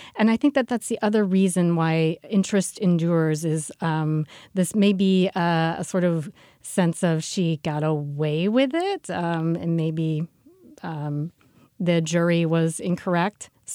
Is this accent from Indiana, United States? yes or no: no; Vermont, United States; I don't remember, but I grew up in Vermont, and I think because the murders took place in Massachusetts